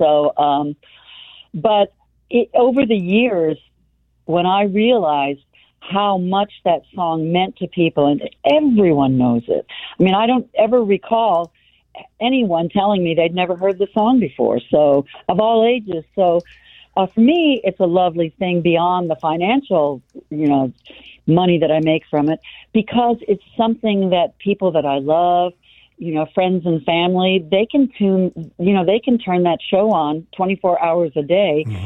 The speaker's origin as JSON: {"language": "English", "town": "Raytown", "region": "Missouri", "country": "United States", "tie": "born or raised there", "said": "You know, I'm from Raytown. I grew up, 5 miles from Arrowhead. Still a big Chiefs fan. Still tell everybody on the planet Kansas City is one of the best cities there ever is."}